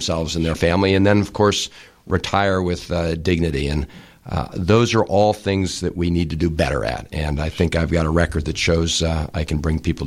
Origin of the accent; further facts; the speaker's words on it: Pakistan; born there; also born or lived in United States / Turkey / India; I was born in Pakistan and moved back to the United States and then Turkey, India.